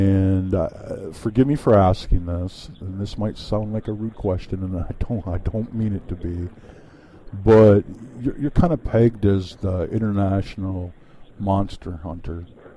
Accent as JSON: {"language": "English", "region": "Midwest", "country": "United States", "tie": "born or raised there", "said": "Yeah, I grew up in the Midwest, you know, big Native American area"}